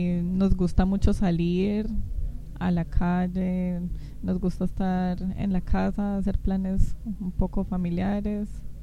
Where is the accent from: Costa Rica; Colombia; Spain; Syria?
Colombia; vengo de Colombia, un país que está ubicado en el noroccidente de Sudamérica.